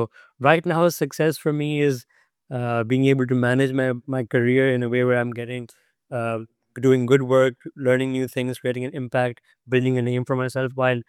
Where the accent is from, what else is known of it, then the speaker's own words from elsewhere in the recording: Karachi, Sindh, Pakistan; English is a second language; also born or lived in Lahore / Islamabad; I am originally from Pakistan. I grew up in the city of Karachi, where I went to school and middle school and high school. I also went to university in Pakistan as well, in another city called Lahore.